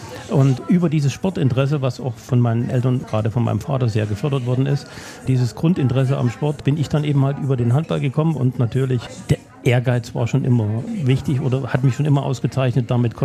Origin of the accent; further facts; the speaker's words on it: Lommatzsch, Saxony, Germany; Ich bin sehr behütet aufgewachsen, da richtig auf dem Dorf. Ich sage immer, ich komme nicht direkt aus Lommatzsch, sondern von einem kleinen Ort.